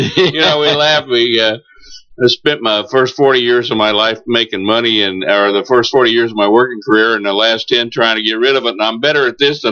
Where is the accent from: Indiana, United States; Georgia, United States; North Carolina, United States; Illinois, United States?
Indiana, United States; moved away as an adult; also born or lived in Michigan / New York / California; 18 years in Indiana, then Michigan, New York, California.